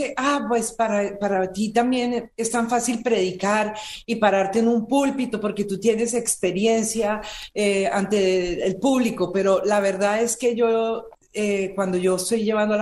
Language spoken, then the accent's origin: Spanish; Colombia; moved away as an adult; now in United States; Yo salí de Colombia dejando mi profesión y llego a Estados Unidos